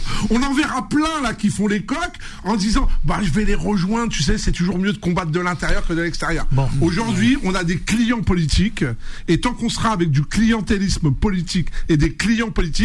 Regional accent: Île-de-France, France; Je vis en Seine-Saint-Denis, j'ai grandi en Seine-Saint-Denis.

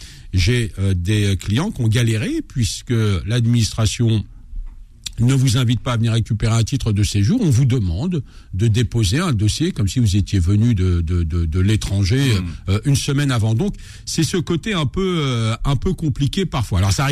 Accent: France; born there; je suis né à l'étranger, je suis né en France mais de parents étrangers

